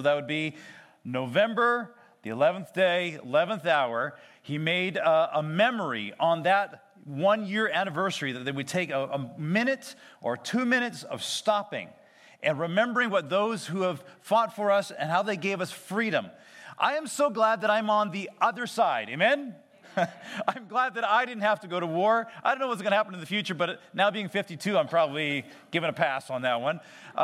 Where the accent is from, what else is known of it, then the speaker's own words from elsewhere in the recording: Grande Prairie, Alberta, Canada; I was raised in Grand Prairie. I know what it's like. I get it. Snow, I know what it's all about.